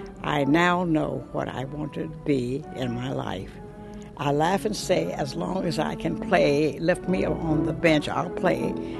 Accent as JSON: {"language": "English", "region": "the South", "country": "United States", "said": "Being a Southerner, I had never been into such a theater."}